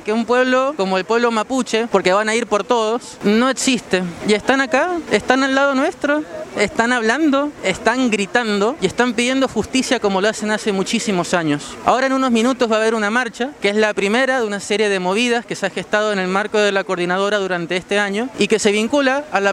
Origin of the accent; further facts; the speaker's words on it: Mendoza, Argentina; soy oriundo de Mendoza, vivo en Maipú.